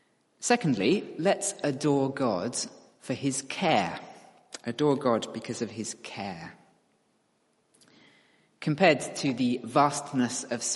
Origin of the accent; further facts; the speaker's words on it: United Kingdom; Now, that could be because I'm British.